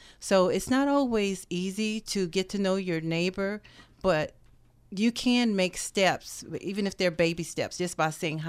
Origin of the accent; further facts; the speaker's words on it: the South, United States; But I am from the South, so we have a tendency to want to really engage with people and to talk a lot.